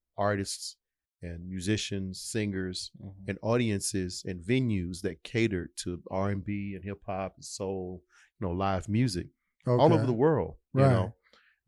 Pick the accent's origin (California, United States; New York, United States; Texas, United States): Texas, United States; Dallas; You know, in Dallas, I'm from Dallas originally.